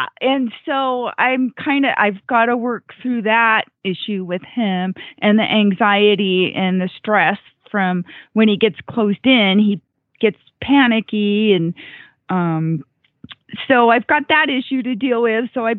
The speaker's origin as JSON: {"language": "English", "town": "Gardnerville", "region": "Nevada", "country": "United States", "said": "from Gardnerville, Nevada."}